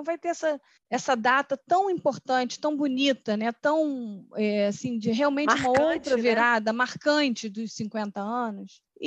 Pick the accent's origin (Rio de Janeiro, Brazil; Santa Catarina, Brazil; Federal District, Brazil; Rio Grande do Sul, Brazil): Rio de Janeiro, Brazil; de Rio de Janeiro, eu sou do Rio de Janeiro